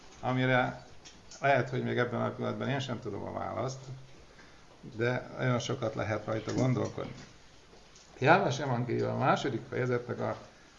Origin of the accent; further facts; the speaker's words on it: Great Plain, Hungary; hát ugye én már sokszor mondtam, hogy alföldi vagyok